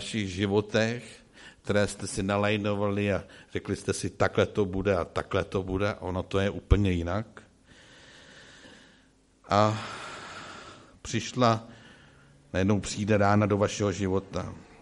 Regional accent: Křižánky, Vysočina Region, Czechia; Vzpomenu si, když jsem vyrůstal na Křižánkách

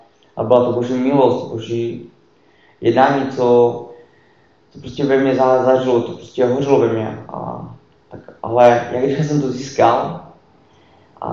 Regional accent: Karviná, Moravian-Silesian Region, Czechia; 3 let, pocházím z Karviné. Rodil jsem se do nevěřící rodiny

